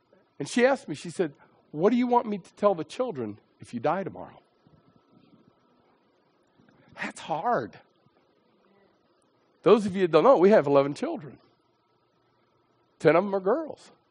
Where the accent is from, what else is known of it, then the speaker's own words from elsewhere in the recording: Quarryville, Pennsylvania, United States; I grew up in Quarryville. Well, actually, south of Quarryville, Mechanics Grove.